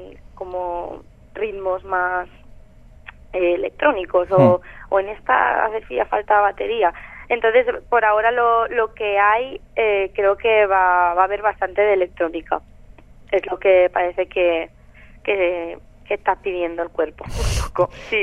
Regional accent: Valencian Community, Spain; first language Valencian; Spanish is a second language; En castellano no creo que no me sentiría tan cómoda como en valenciano, porque valenciano es mi lengua materna.

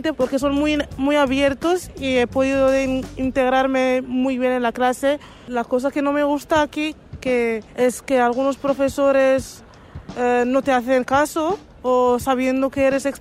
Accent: Morocco; Spanish is a second language; now in Spain; Vengo de Marruecos. El primer año ha salido muy difícil porque he llegado de otro país que es totalmente distinto de cultura, de sistema, de todo.

